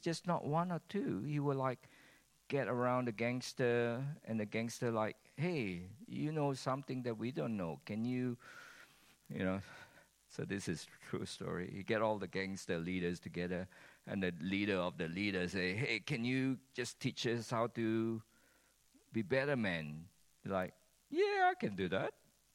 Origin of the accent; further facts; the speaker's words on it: Indonesia; So I know in Western church, not criticizing, you know, I'm from Indonesia.